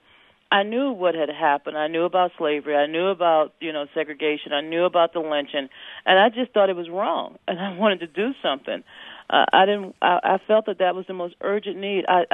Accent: Louisiana, United States; Well, I'm one of nine kids. I grew up in Louisiana

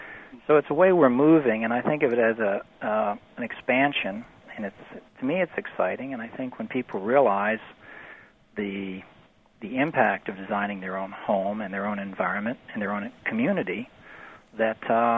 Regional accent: New Orleans, Louisiana, United States; I come from New Orleans, where we have wonderful housing stock of double shotgun houses.

